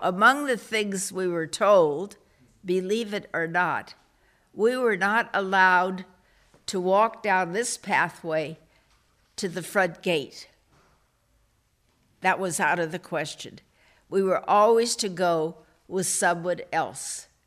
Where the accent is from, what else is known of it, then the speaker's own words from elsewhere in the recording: San Rafael, California, United States; the places I enjoyed growing up in San Rafael are places you are still familiar with.